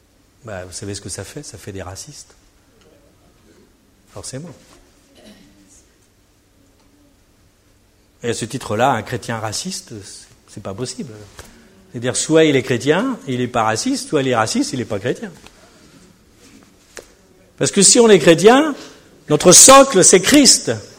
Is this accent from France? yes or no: yes; France; Moi, personnellement, je suis un Français, blanc, vous avez remarqué ? Bien blanc, très blanc même, blanc de blanc.